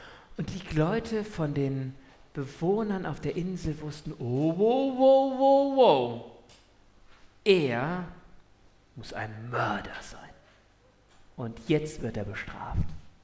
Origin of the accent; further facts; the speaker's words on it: Cologne, North Rhine-Westphalia, Germany; Ja, ich habe schon ganz schön Schwäbisch angelernt. Ja. Ich komme eigentlich aus Köln